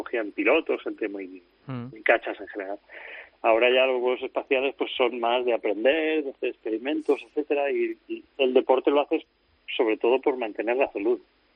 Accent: Madrid, Community of Madrid, Spain; aunque soy de Madrid, pero me gusta mucho el agua

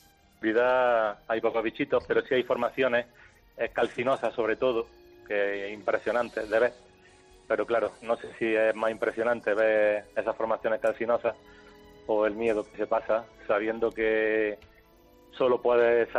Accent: Andalusia, Spain; yo que soy andaluz.

